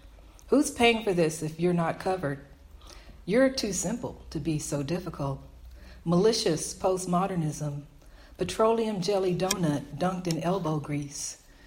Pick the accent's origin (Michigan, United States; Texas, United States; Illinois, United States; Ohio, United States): Texas, United States; also born or lived in Alabama; now in Los Angeles, United States; I grew up in Texas and I was born in Alabama.